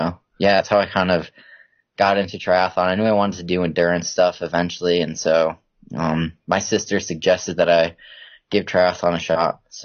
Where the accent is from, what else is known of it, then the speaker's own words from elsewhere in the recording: Minnesota, United States; So I grew up in Minnesota, and it's really cold there, like the majority of the year.